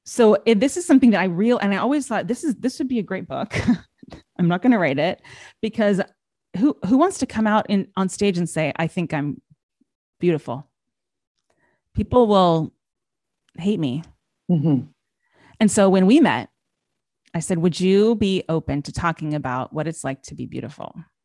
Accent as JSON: {"language": "English", "town": "Los Angeles", "region": "California", "country": "United States", "tie": "born or raised there", "said": "I was in Hollywood. I grew up in Los Angeles."}